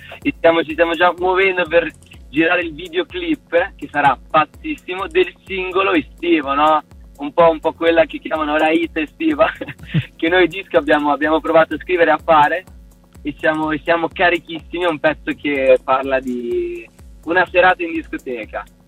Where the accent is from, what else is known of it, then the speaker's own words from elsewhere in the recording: San Giovanni in Persiceto, Emilia-Romagna, Italy; San Giovanni, che è la mia città natale, anche quella di Belinelli